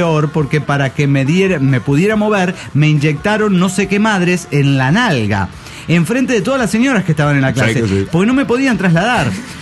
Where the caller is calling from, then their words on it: Córdoba, Veracruz, Mexico; Desde aquí, Veracruz, querida nave, les mando un saludo desde mi cama.